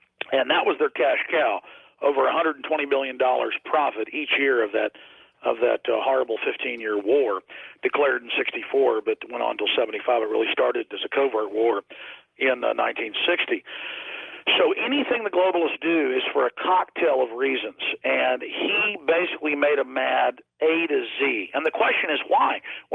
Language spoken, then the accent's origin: English; Texas, United States; and I'm a Texan. Texans are great. Not bashing Texans. I'm in the seventh generation.